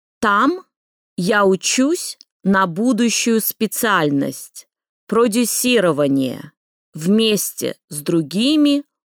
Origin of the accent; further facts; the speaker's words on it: Moscow, Russia; born there; Я родилась в Москве 11 января 1990 года.